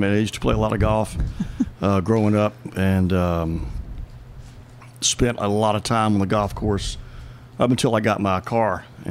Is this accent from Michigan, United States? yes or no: no; North Carolina, United States; I'm from West Durham County. I've been working in Hillsboro for 30 more years. Jamie and I live in Orange County. We've been living here over 20 years